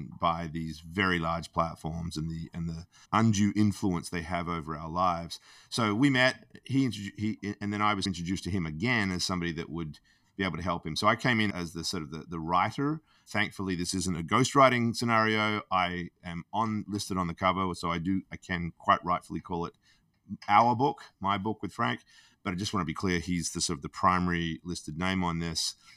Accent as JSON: {"language": "English", "country": "Australia", "said": "that's 25 cents Australian, as you can gather. I'm an Aussie."}